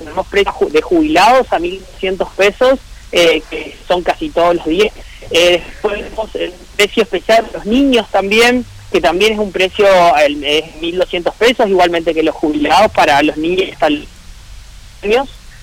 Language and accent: Spanish; Misiones, Argentina; como todos nosotros que somos de Misiones ya sabemos que el clima hasta hay que esperar hasta último momento